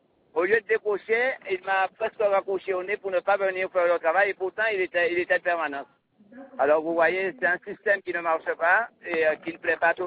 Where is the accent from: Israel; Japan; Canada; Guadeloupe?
Guadeloupe; Trois-Rivières; Alors, mais je vous ai dit que moi, je suis de Trois-Rivières